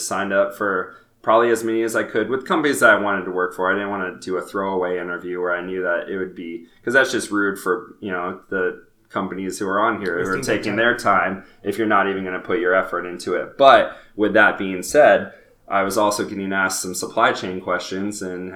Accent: Colorado, United States; growing up in Colorado, I saw him a lot.

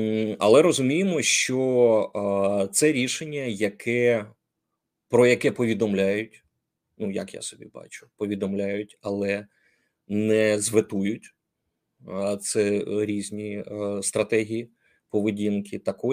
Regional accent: Zaporizhzhia, Zaporizhzhia Oblast, Ukraine; Я про Запорізький напрямок кажу тільки тому, що я з Запоріжжя.

